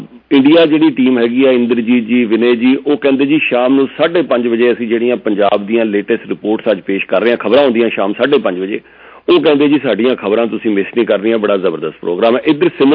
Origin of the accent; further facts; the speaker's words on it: Chandigarh, India; born there; India ਦੇ ਵਿੱਚ ਇੱਕੋ ਹੀ ਸ਼ਹਿਰ ਹੈ ਜਿਹਨੂੰ ਸਿਟੀ ਬਿਊਟੀਫੁਲ ਕਿਹਾ ਜਾਂਦਾ ਹੈ, ਮੇਰਾ ਜਨਮ ਉੱਥੇ ਹੋਇਆ